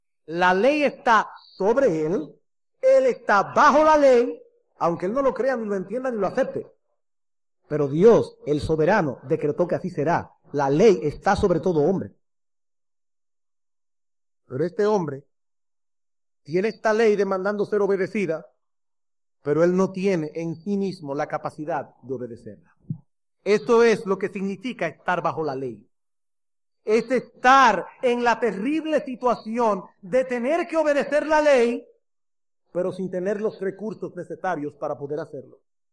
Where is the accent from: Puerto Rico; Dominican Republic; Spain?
Dominican Republic; Hermano, yo soy ciudadano dominicano Y como ciudadano dominicano, yo estoy bajo la autoridad del gobierno dominicano.